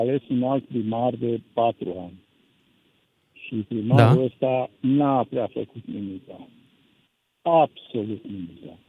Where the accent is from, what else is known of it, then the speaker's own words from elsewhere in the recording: Romania; Eu sunt român.